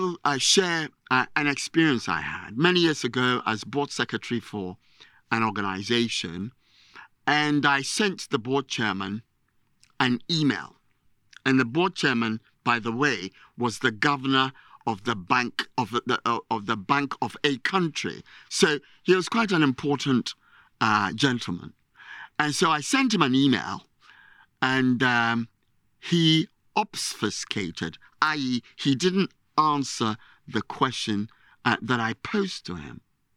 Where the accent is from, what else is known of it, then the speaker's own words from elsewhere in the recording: Ghana; Because typically, and I'm Ghanaian, we Ghanaians are not able to speak truth to power.